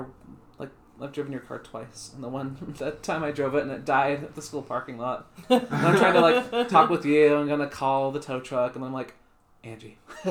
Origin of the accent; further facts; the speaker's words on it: Provo, Utah, United States; born there; now in Linden, United States; I live about 12 miles from the hospital I was born in.